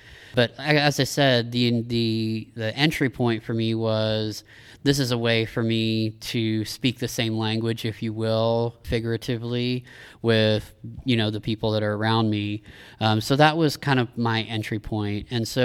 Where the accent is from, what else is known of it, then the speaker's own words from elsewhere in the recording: Appalachia, United States; For me, as I said, I grew up in Appalachia. Being of Appalachia, being Appalachian American, is something that's very central to my identity. You know, I grew up in the mountains